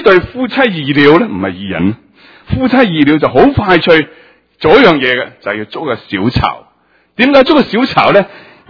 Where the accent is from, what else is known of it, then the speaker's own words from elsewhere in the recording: China; 你知道我哋中國人呢，就為食燕窩呢